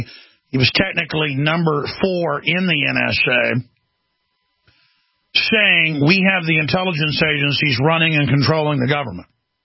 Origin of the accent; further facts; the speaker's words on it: Wales, United Kingdom; I am Welsh. I probably have more English blood in me than, you know, any of the other Heinz 57 I am. You know, ton of German, Alsatian, French, Scotch, Irish, Native American.